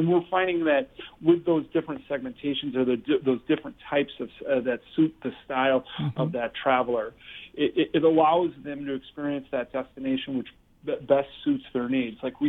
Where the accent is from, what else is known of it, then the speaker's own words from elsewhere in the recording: Wisconsin, United States; I'm from Wisconsin, so I understand kind of the thought process of the Midwestern thinking.